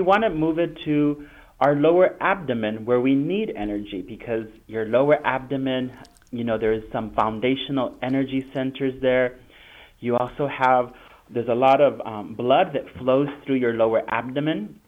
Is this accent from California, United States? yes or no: yes; California, United States; now in Toronto, Canada; Yes, I'm originally from California.